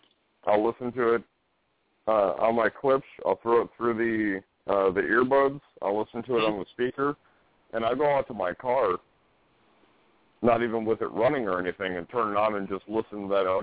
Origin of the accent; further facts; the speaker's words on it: Texas, United States; moved away; since I'm from Texas, anything I see that has to do with Texas, I usually watch.